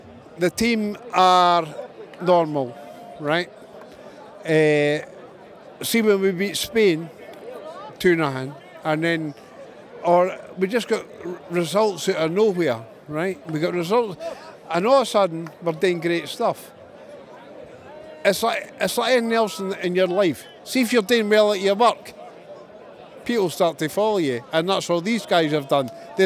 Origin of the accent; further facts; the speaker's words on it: Inverness, Scotland, United Kingdom; from Inverness.